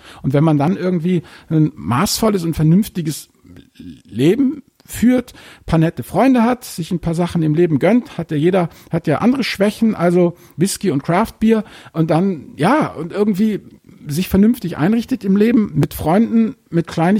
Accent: Hamburg, Germany; ich muss jetzt hier mal als Hamburger doch mal hier ein maritimes Beispiel bringen.

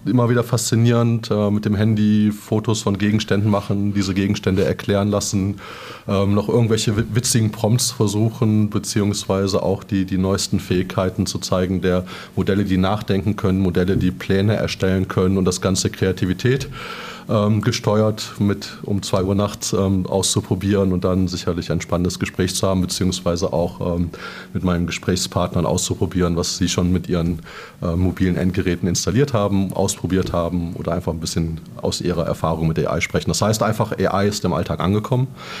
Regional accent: Mülheim, North Rhine-Westphalia, Germany; Ich komme aus dem Ruhrgebiet, aus Mülheim.

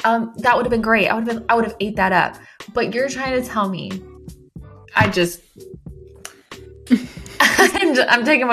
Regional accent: the South, United States; Well, and I mean, probably because, like, I'm from the South, you know

